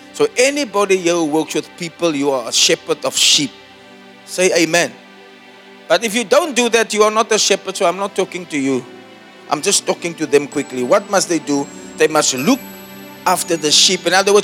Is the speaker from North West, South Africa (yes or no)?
no; Elsies River, Western Cape, South Africa; born there; I was born in Elsie's River, Epping Avenue.